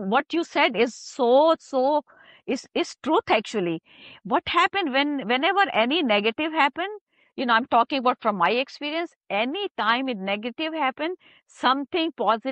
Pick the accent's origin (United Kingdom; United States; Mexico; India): India; I cannot preach, but I'm from India, so I know about